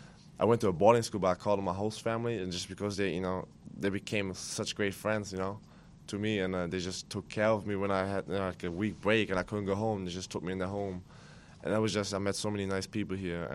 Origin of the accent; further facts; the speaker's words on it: Germany; just because I'm from Germany